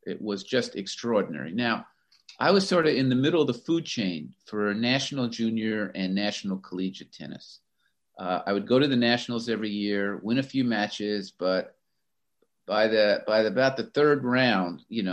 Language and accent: English; Florida, United States; my sport when I was growing up was tennis, and I grew up in Florida, had a good junior career.